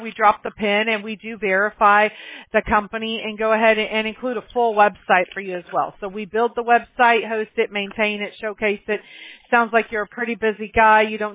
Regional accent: Mobile, Alabama, United States; born there; I was born in Mobile, Alabama, so I could say that. Only us fellow Southerners can say that.

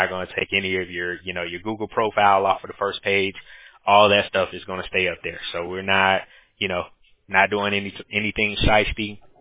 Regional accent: Atlanta, Georgia, United States; also born or lived in Washington, D.C.; now in Costa Rica; I'm from Atlanta, originally I'm from D.C., but I, you know, moved to Atlanta when I was small. And, you know, currently me and my wife, we actually moved to Costa Rica.

